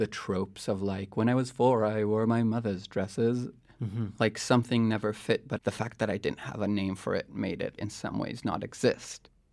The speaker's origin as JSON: {"language": "English", "country": "Israel", "tie": "born or raised there", "said": "Growing up in Israel, Palestine"}